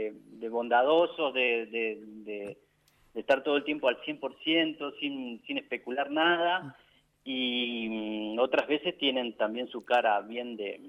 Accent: Santa Clara de Saguier, Santa Fe, Argentina; born there; now in Rafaela, Argentina; Por mi pasado en el pueblo. Yo soy nacido en Santa Clara de Xavier. Mi pasado en el pueblo, por mi presente acá en Rafaela también.

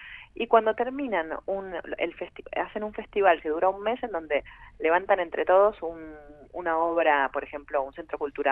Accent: Argentina; nuestra banda es argentina, somos todos argentinos.

